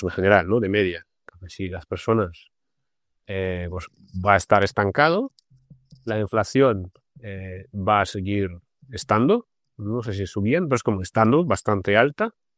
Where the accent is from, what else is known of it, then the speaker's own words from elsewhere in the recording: Russia; como yo vengo de Rusia, ¿no? Es como un país que era un país, vamos a llamarlo como, pues sí, pobre, pero bueno, gris, ¿no?